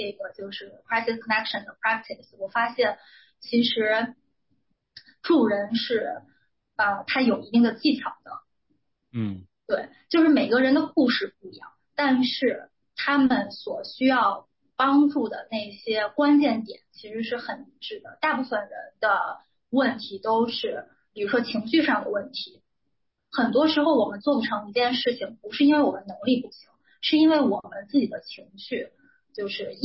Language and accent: Chinese; China; also born or lived in United States; 我是在国内长大，然后在美国待了一段时间，在美国留学，